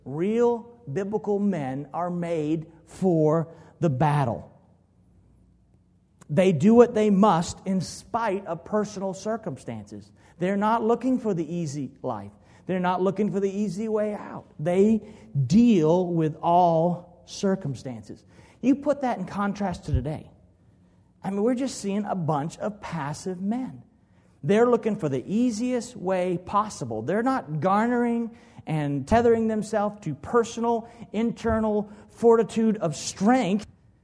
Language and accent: English; Los Angeles, California, United States; I'm from California and Los Angeles in the basin area